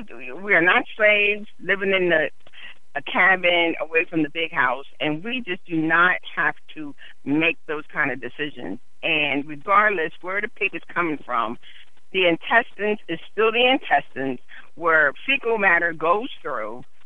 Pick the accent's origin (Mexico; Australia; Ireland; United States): United States; Pennsylvania; I'm from Central Pennsylvania, and I know for a fact they do it here.